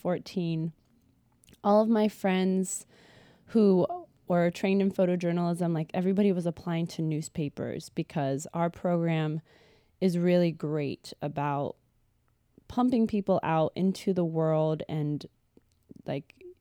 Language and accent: English; Columbus, Ohio, United States; I come from Columbus, Ohio, and I do lots of different things.